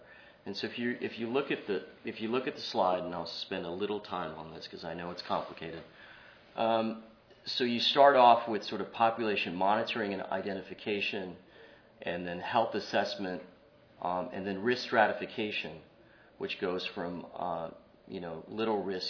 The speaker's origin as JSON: {"language": "English", "town": "New York City", "region": "New York", "country": "United States", "tie": "born or raised there", "said": "I grew up in New York City, and there were health centers pretty much all through Queens and Brooklyn"}